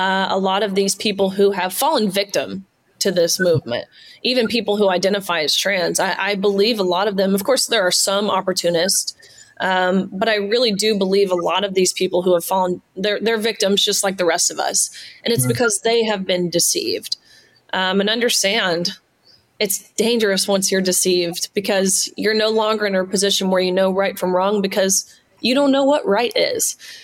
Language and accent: English; Tennessee, United States; I'm from Tennessee, which of course is a conservative state.